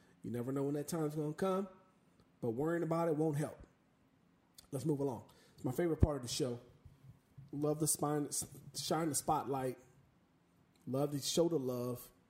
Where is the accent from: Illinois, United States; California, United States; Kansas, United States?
California, United States; Corona; sleeper of the week going back to Corona Roosevelt High School here locally in Southern California, my hometown.